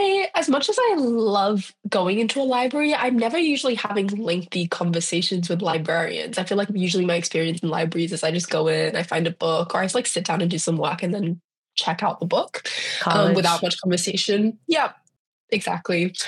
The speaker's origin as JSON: {"language": "English", "town": "Sydney", "region": "New South Wales", "country": "Australia", "tie": "born or raised there", "moved": "as an adult", "said": "And if you can't tell by my accent, I'm from Australia and bookmobiles are a very foreign concept to me because at least like I grew up in Sydney"}